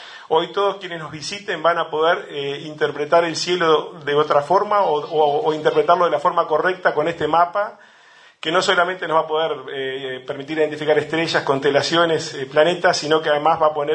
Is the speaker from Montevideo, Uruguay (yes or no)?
no; Tacuarembó, Uruguay; celebramos este día como tacuarembuense, como uruguayo